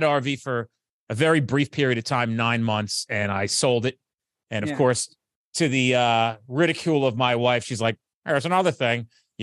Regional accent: New Jersey, United States; accent: Jersey; We're from Jersey, we curse. I'm sorry, dude.

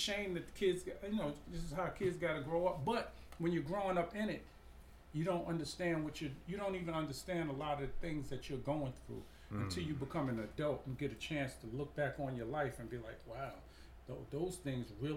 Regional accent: Brownsville, New York, United States; But when growing up in Brownsville, we seen the Chinese people, the Arabic people. We seen everybody but us.

